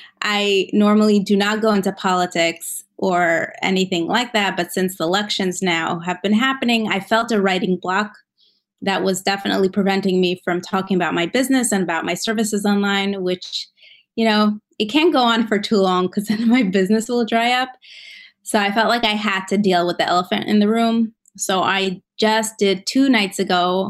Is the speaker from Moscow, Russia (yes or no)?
yes; Moscow, Russia; now in Philadelphia, United States; and I grew up in Moscow, Russia. Now I live in Philadelphia in the States.